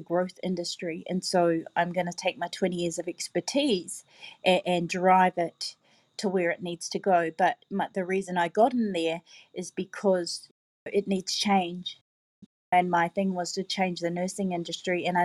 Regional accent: New Zealand; now in Gold Coast, Australia; I am from New Zealand, but I live in Australia on the Gold Coast.

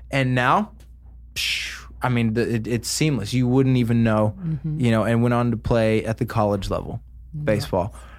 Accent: Oklahoma, United States; So I grew up in Oklahoma, and I know you're a Brit

